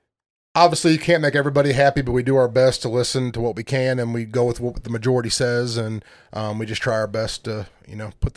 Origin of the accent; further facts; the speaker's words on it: United States; Born and raised on the Mississippi River, so I've been known to catfish.